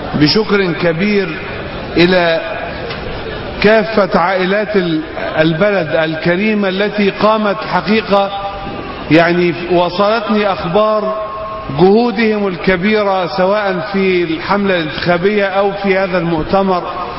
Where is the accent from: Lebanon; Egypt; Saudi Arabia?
Egypt